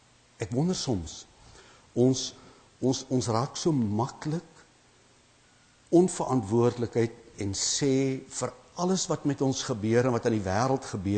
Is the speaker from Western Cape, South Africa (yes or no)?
yes; Malgas, Western Cape, South Africa; Ek onthou waar ek vandaan kom by die Breë Rivier, is in die kerkie wat ons het, onder by Malgas waar die pont is